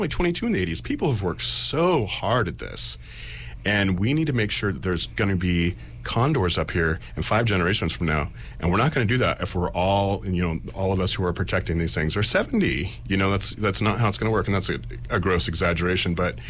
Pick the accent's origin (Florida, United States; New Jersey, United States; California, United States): California, United States; I'm from the Bay Area, so I'm used to a multicultural, multiracial surroundings. And so when I moved up north